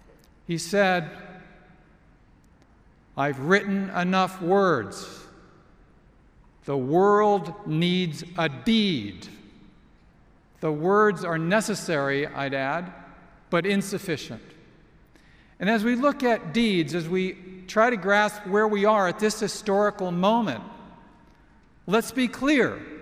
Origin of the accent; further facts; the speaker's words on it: California, United States; Now, one of my heroes as a Californian is Upton Sinclair.